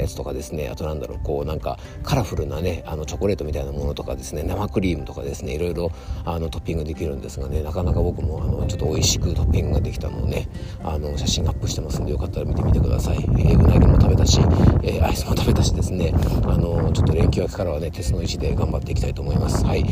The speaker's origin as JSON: {"language": "Japanese", "region": "Yamanashi", "country": "Japan", "tie": "born or raised there", "said": "山梨県に帰ってまいりましたですね。今僕の地元のですね、三坂の湯というですね、これ市営の温泉なんですけども、"}